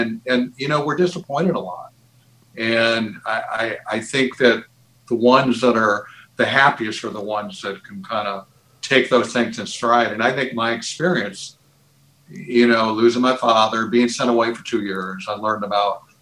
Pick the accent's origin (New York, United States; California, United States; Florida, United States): California, United States; San Francisco; I grew up in San Francisco.